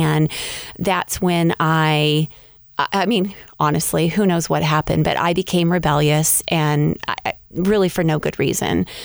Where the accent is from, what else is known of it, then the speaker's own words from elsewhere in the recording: California, United States; Well, I was born in California, so I've lived in California my whole life